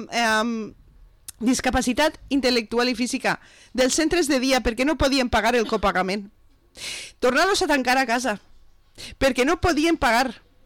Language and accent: Catalan; Valencian Community, Spain; com a valencians i valencianes